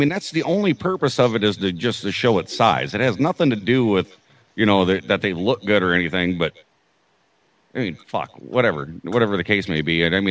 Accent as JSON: {"language": "English", "region": "South Dakota", "country": "United States", "said": "Well, see, I'm from South Dakota originally, so there's nothing out there."}